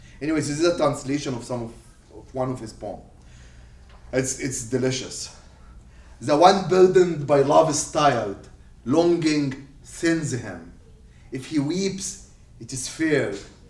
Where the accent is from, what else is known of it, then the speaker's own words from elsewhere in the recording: Seattle, Washington, United States; I'm from Seattle, I have to read this one.